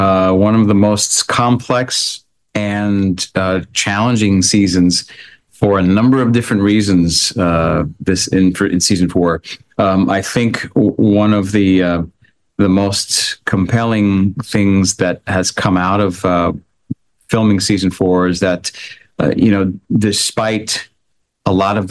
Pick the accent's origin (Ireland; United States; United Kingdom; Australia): Australia; accent: Australian; That's as much as you'll get from my Australian accent there.